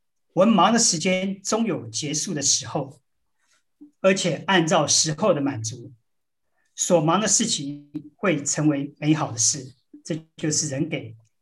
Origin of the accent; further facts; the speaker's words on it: China; 我们中国人也说不是不报，是时候未到